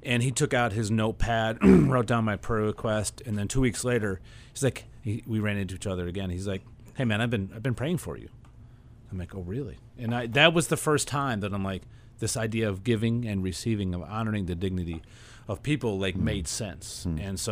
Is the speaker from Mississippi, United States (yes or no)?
no; Bumpville, New York, United States; So growing up in Bumpville, we had a basketball court in the top of our haymow called the Crane Dome. It's still in existence there now. And the school, I went to high school in Russ Corners Christian Academy in Vestal, outside of Binghamton.